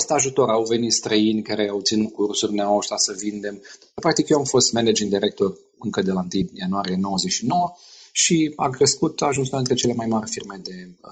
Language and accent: Romanian; Oradea, Bihor County, Romania; Eram student la Oradea și am devenit membru AES, cu Asociația Sfințească. Eu sunt din Oradea, da.